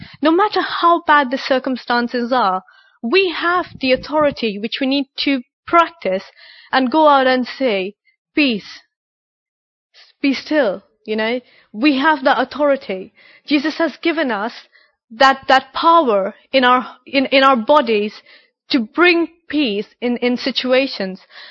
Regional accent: Pakistan; because I'm from Pakistan and Afghanistan's really near, they're very close to us.

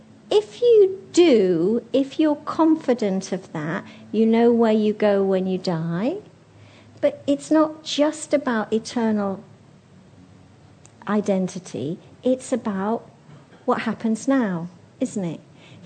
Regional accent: England, United Kingdom; now in Hong Kong; Well, I'm English.

